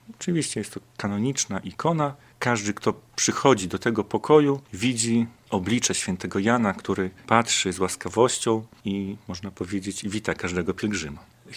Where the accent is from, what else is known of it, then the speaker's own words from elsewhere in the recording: Greater Poland Voivodeship, Poland; now in Białystok, Poland; My jesteśmy z Wielkopolski, ale aktualnie mieszkamy w Białymstoku.